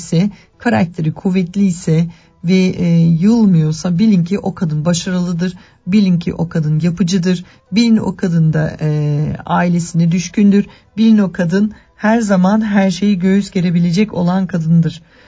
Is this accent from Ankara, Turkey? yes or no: no; Istanbul, Turkey; Ben bunu bir İstanbullu olarak söylüyorum.